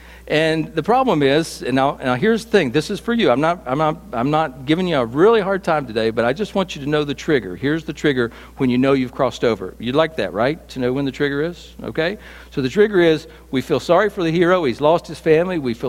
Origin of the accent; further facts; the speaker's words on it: West Virginia, United States; also born or lived in Roanoke, Virginia; And I know you know I'm from West Virginia, but did you know that I lived in Roanoke, Virginia, for 3 years?